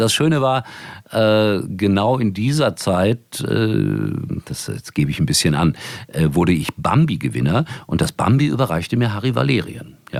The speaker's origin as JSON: {"language": "German", "town": "Gelsenkirchen", "region": "North Rhine-Westphalia", "country": "Germany", "said": "Ich komme aus Gelsenkirchen."}